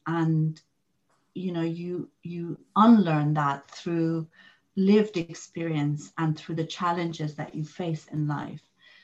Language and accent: English; Iran; moved away; when I was living in Sudan, because I was a single woman and because I came from Iran